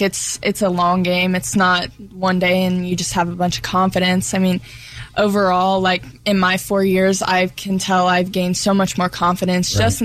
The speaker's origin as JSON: {"language": "English", "town": "Batesville", "region": "Arkansas", "country": "United States", "moved": "yes", "said": "So, like, I came from Batesville to Jacksonville, and I remember being a freshman in high school"}